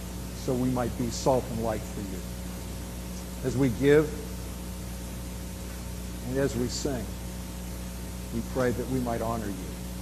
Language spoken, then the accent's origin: English; Canada; as a Canadian coming into that context, I was unaware of it